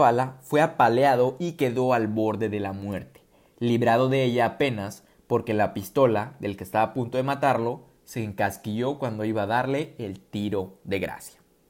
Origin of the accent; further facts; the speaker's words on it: Mexico; en mi caso soy de México y esto es algo muy común